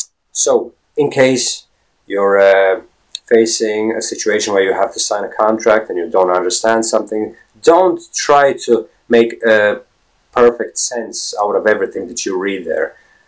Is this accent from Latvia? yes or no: yes; Latvia; first language Latvian; English is a second language; Latvian, therefore enforcing the translation mode of my mind, whereby every time when I was speaking, I was translating from Latvian to English, which is totally unnatural, right?